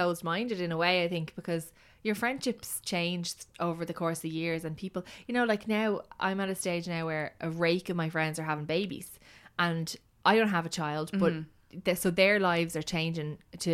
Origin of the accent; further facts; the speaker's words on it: Dublin, Leinster, Ireland; she's from Athlone and I'm from Dublin, right?